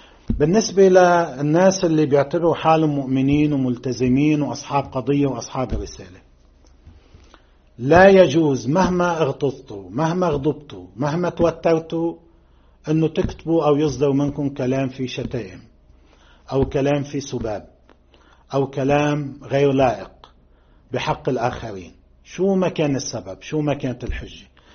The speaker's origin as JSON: {"language": "Arabic", "country": "Lebanon", "said": "الواقع تبعنا كلبنانيين بيقول هيك"}